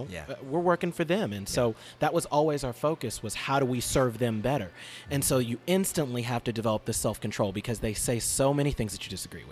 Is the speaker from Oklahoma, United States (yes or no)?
yes; Oklahoma, United States; So, again, I'm a Democrat from Oklahoma, born and raised in Oklahoma. Spent no time in any other state.